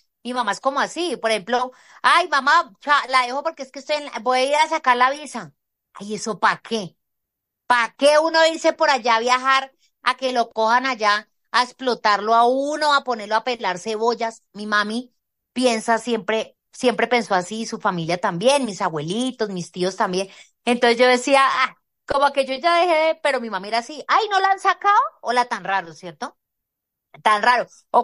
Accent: Villavicencio, Meta, Colombia; de un plato como me lo servirían en mi tierra, en Villavicencio

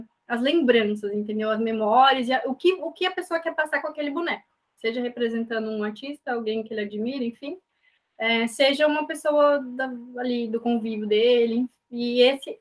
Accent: Piracicaba, São Paulo, Brazil; now in Cuiabá, Brazil; Sou piracicabana, nasci em Piracicaba, São Paulo, mas já estamos aqui no Mato Grosso já tem muito tempo. Tenho 31 anos

